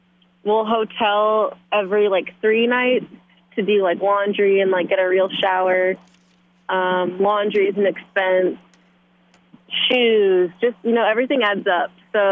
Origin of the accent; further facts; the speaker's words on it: San Jose, California, United States; But at the time, I'm from San Jose. So at the time I was like, well, I kind of want them to be in Northern California.